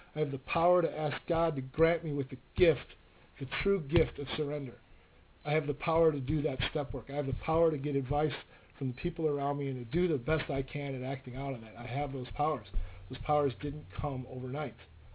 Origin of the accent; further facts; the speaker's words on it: Chicago, Illinois, United States; But growing up in Chicago, I started with marijuana and obviously the drinking.